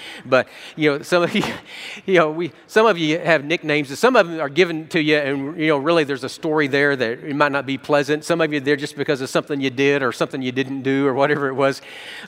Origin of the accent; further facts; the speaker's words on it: Hugo, Oklahoma, United States; all they could remember was my hometown. They wouldn't remember my name, so I was from Hugo, Oklahoma.